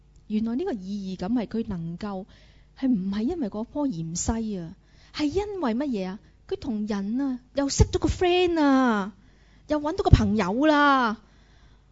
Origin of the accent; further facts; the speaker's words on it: Hong Kong; 尤其是我哋香港人，我哋覺得咧